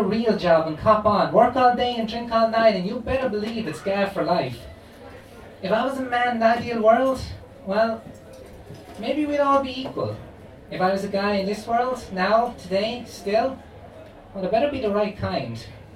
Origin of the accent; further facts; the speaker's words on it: Limerick, Munster, Ireland; we were driving back to Limerick. I'm from Limerick myself